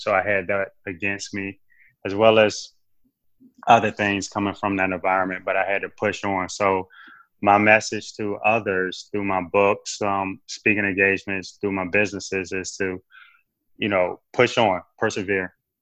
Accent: Hampton, Virginia, United States; I'm from Hampton, Virginia. I grew up in a rough environment, but nurturing environment.

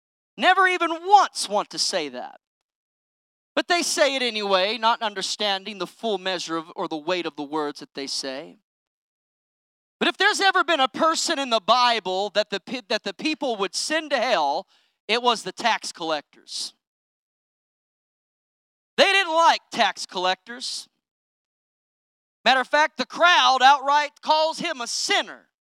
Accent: California, United States; Growing up in California, I've had the unfortunate privilege of seeing many arguments on the streets.

